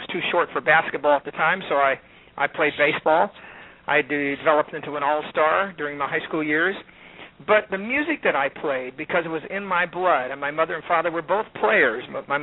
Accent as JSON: {"language": "English", "town": "Sacramento", "region": "California", "country": "United States", "tie": "born or raised there", "said": "I was raised in Sacramento by my grandparents"}